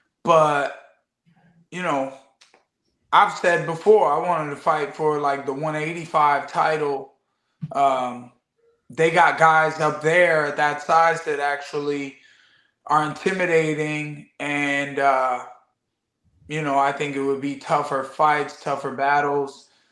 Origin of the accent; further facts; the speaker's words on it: Flint, Michigan, United States; also born or lived in Florida; I was born in Flint, Michigan, and I was raised in a little bit of Flint, a little bit of Florida.